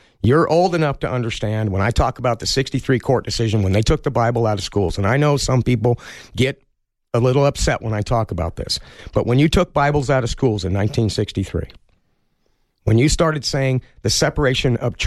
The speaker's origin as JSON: {"language": "English", "region": "Utah", "country": "United States", "tie": "born or raised there", "said": "I grew up in Utah with Mormons, and we've always been very, very self-reliant."}